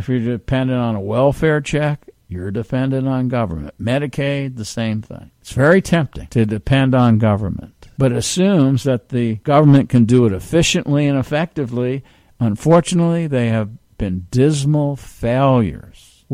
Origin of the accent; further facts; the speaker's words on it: New York City, New York, United States; You see, I always get back to this because I'm from New York City.